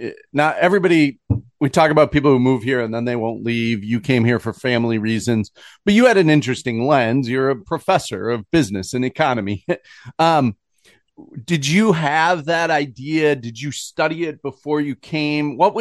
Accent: Minnesota, United States; And I am from Minnesota, but I went away and then I came back. And when I came back, I realized how good it was here. But I didn't know how good it was here when I grew up here.

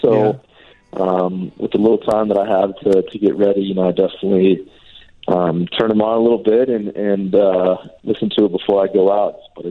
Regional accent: Lakeland, Florida, United States; I was a Preds fan, but I grew up in Lakeland, Florida

